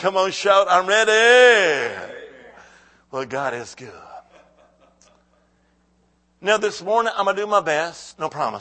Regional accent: Alabama, United States; now in Salem, United States; But I now live in Salem, but originally I'm from the Holy Land. I am Alabama. Roll Tide.

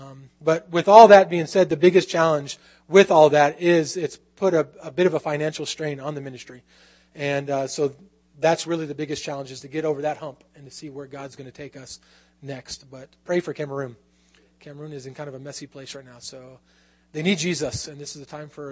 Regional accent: United States; I get my accent because I grew up here in America.

